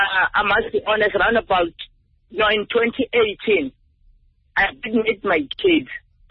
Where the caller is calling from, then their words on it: Western Cape, South Africa; from Southern Cape.